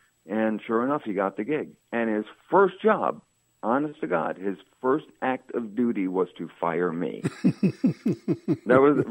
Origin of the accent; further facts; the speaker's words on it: New Haven, Connecticut, United States; But, you know, I'm a kid from New Haven